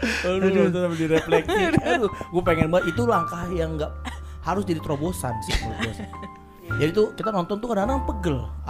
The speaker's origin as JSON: {"language": "Indonesian", "town": "Bekasi", "region": "West Java", "country": "Indonesia", "tie": "born or raised there", "said": "Saya asli bapak tuh dari Padang, mama dari Bangka. Gitu ya, saya gede di Bekasi."}